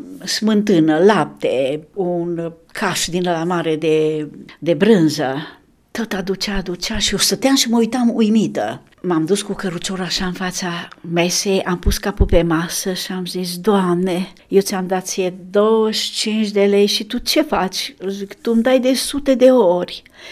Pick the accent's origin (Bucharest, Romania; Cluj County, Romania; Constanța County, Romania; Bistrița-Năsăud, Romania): Bistrița-Năsăud, Romania; Bistrița; sunt de la Bistrița, suntem mulți copii în familie